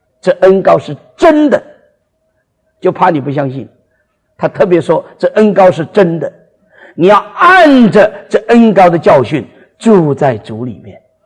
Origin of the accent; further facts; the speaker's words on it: China; 花样是很多，不过我们中国人吃起来都是不大对劲